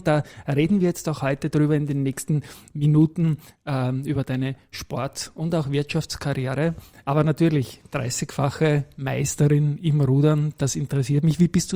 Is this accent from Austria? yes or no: yes; Vienna, Austria; Ich bin am Tennisclub aufgewachsen, auch im 22. Bezirk